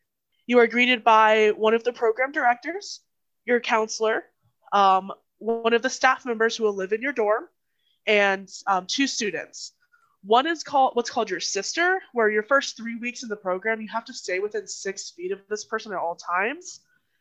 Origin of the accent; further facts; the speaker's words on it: Florida, United States; I'm originally from Florida, and Georgia is a neighboring state.